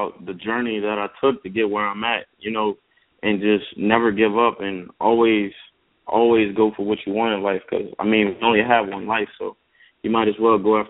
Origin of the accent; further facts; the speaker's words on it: New Orleans, Louisiana, United States; You know, growing up in New Orleans, it's tough. You know, New Orleans is a tough city to come out of.